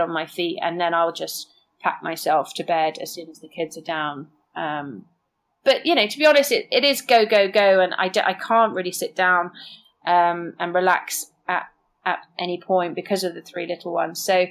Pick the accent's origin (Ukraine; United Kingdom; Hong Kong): United Kingdom; England; I mean, because we're British, we live in York, all our family are, you know, back home in England.